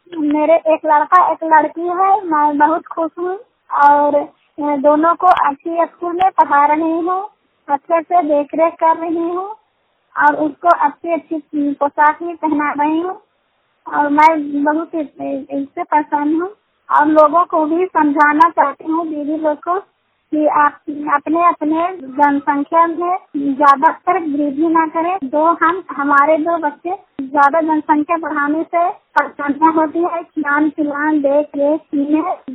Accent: Makanpur, Bihar, India; मैं मकानपुर के रहने वाली हूँ और दूसरा ब्लॉक और नालंदा जिला से बोल रही हूँ।

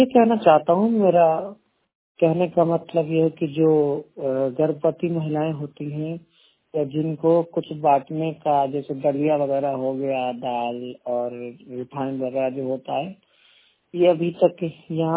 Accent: Bahraich, Uttar Pradesh, India; मैं state UP से हूँ और डिस्ट्रिक्ट बहराइच है मेरा। डिस्ट्रिक्ट मतलब मेरा बहराइच है

